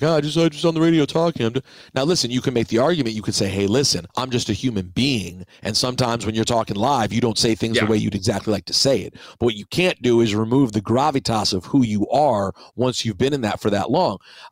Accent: United States; I'm American.

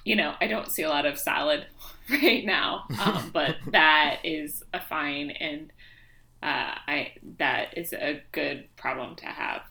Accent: Seattle, Washington, United States; You know, I grew up in Seattle. We'll talk more about being a Mariners fan

